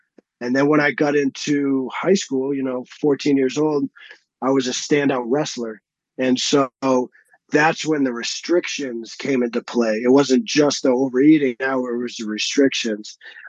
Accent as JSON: {"language": "English", "region": "Massachusetts", "country": "United States", "tie": "born or raised there", "said": "I'm Irish and I'm Italian, and I grew up in like a suburb outside of Boston, and my whole street was all relatives, right? That Irish Catholic family."}